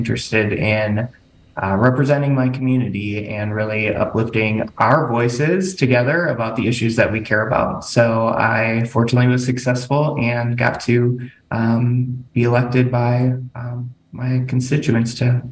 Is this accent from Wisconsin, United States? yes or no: yes; Middleton, Wisconsin, United States; So yes, I'm from Middleton. I currently represent the 79th Assembly District here at the state capitol.